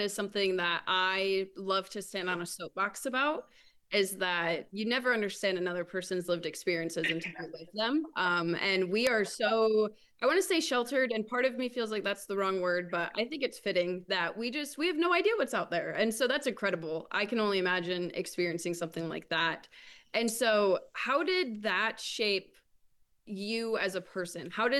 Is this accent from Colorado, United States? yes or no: no; Michigan, United States; I've never been to New York. I'm from Michigan. For our viewers that didn't know, I live in Michigan.